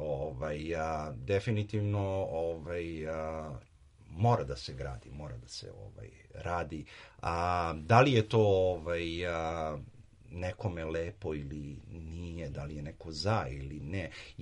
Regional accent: Belgrade, Serbia; now in Canada; mi smo uvek Srbi i Beograd je ovaj, duša naša, odakle smo i ovaj, pošli

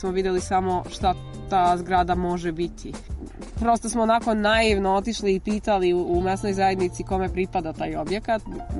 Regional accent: Užice, Šumadija and Western Serbia, Serbia; Ne, ja sam iz Užica.

